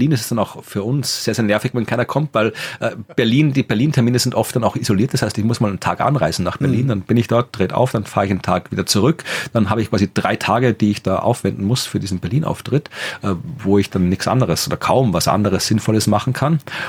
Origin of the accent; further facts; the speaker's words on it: Lower Austria, Austria; Das ist einfach hier, also Oberbergern, das ist so eine kleine Ortschaft in der Nähe, da wo ich herkomme, in der Nähe von Krems.